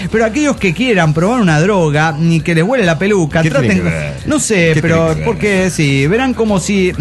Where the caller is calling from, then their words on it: Concordia, Entre Ríos, Argentina; de Concordia, Argentina.